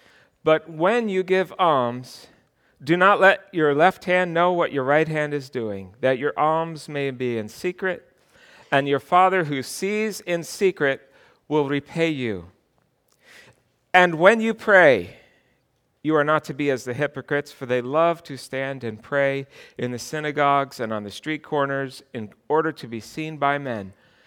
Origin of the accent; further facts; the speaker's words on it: Huntington, New York, United States; also born or lived in Smithtown; I grew up in Huntington, but then when my father died in 1981, our family the next summer moved out here to Smithtown to my father's home